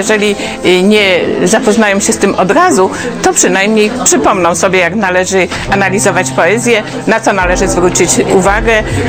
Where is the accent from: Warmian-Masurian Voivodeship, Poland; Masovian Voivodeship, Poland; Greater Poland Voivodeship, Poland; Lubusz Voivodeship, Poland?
Greater Poland Voivodeship, Poland; Poznań; now in Drohobych, Ukraine; przyjechałam na Ukrainę z Poznania, pracuję w Centrum Metodycznym Języka Polskiego w Drohobyczu.